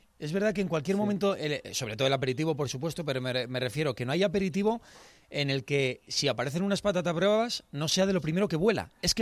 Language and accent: Spanish; Madrid, Community of Madrid, Spain; a mí me vas a sacar bravas si yo soy de Madrid.